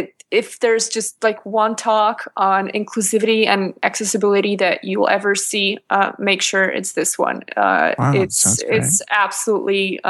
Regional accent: Krakow, Lesser Poland, Poland; English is a second language; he came over to my hometown of Krakow last year to do a talk at a conference for mobile developers called Mobile Conf.

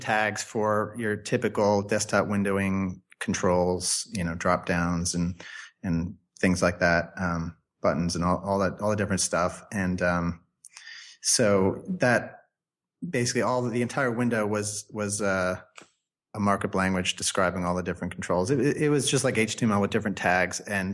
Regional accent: New Jersey, United States; I grew up in New Jersey. I was living in New Jersey with my parents basically.

